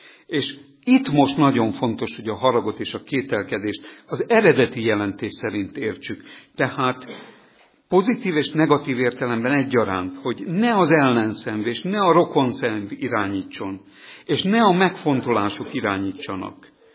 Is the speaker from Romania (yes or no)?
no; Hungary; hiszen hát magyarok vagyunk, meg hívő emberek is vagyunk.